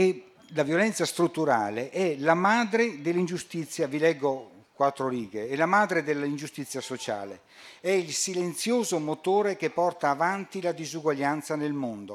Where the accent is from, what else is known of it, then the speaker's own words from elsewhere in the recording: Verona, Veneto, Italy; vengo da Verona